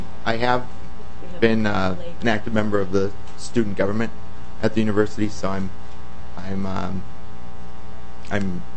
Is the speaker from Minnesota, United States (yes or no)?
yes; Spring Grove, Minnesota, United States; I'm from Spring Grove, Minnesota, in the far southeast corner.